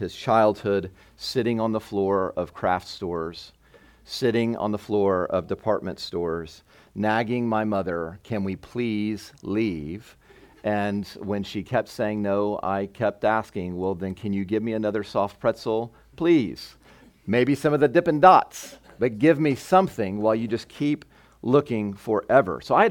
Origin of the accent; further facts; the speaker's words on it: Arlington, Texas, United States; I grew up in the Metroplex in Arlington, and so I've heard of Terrell. I grew up in a large family.